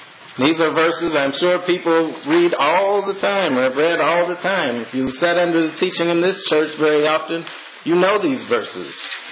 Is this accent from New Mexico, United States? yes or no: no; Oklahoma, United States; But I never lost my love for my home state of Oklahoma. It was always in the back of my mind that I love the state of Oklahoma. That's where I'm from.